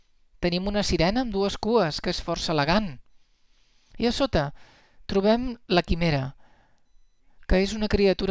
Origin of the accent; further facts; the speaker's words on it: Belgium; i també a Bèlgica, d'on sóc jo